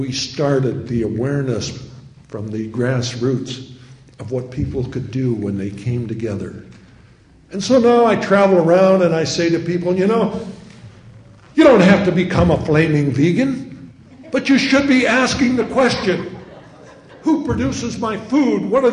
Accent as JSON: {"language": "English", "region": "Montana", "country": "United States", "said": "But remember, I came from Montana. I was a 300-pound football player"}